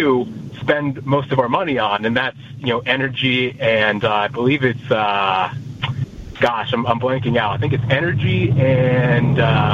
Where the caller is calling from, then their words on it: Virginia, United States; Hi, yes, I'm calling in from Virginia, and I'm actually driving back home